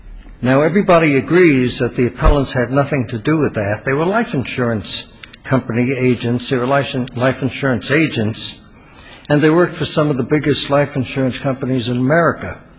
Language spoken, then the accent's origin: English; Arizona, United States; also born or lived in Los Angeles; I'm from Arizona, and I'm a member of both bars, a member of this bar for some 50 years. And I moved out of Los Angeles in 1957 to become an Arizona lawyer. So I'm back home.